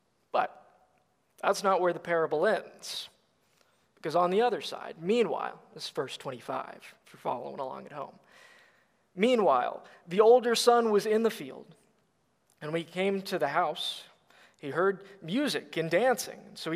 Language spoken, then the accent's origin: English; Peachtree City, Georgia, United States; also born or lived in Plano; I grew up in a town called Peachtree City, Georgia. I was born in Plano. We moved there in like 2008.